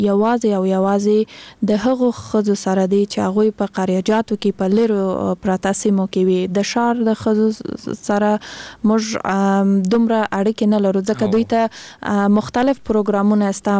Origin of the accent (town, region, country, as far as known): Kandahar, Afghanistan